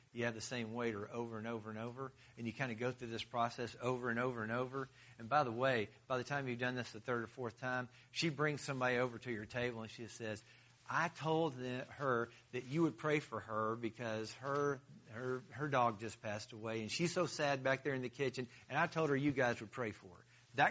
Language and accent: English; the South, United States; Well, I'm from the South and everybody's kind of nice down there and probably goes to church somewhere, you know.